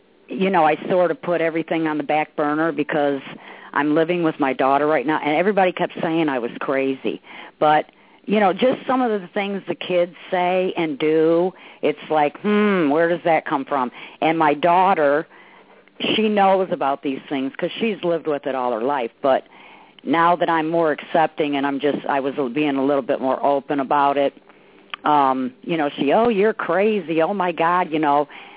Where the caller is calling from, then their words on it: Illinois, United States; I am in Illinois.